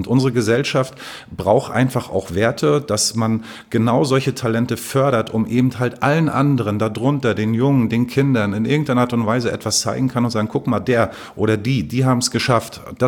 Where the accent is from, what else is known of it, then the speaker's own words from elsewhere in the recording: Rostock, Mecklenburg-Vorpommern, Germany; auch als Rostocker sage ich